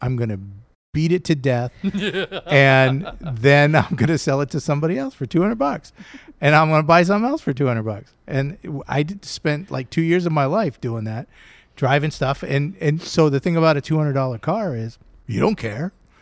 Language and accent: English; Satellite Beach, Florida, United States; I grew up in Satellite Beach.